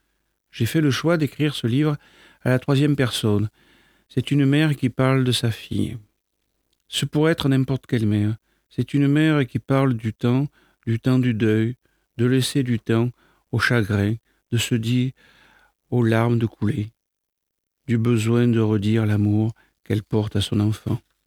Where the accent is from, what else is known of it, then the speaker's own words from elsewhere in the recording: Nantes, Pays de la Loire, France; j'ai 56 ans et je suis nantaise.